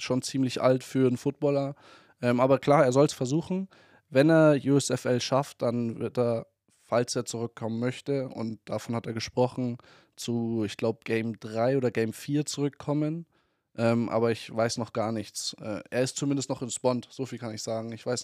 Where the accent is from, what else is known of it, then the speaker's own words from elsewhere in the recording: Munich, Bavaria, Germany; born there; Ich bin geborener Münchner, ja.